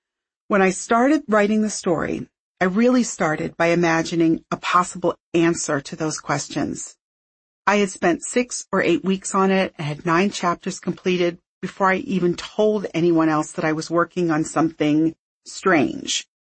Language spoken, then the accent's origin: English; Pennsylvania, United States; My parents took us to historical sites when I was growing up outside of Philadelphia